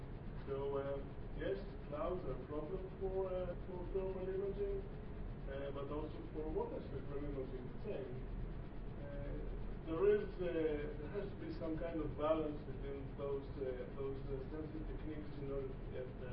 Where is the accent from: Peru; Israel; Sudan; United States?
Israel; from Israel.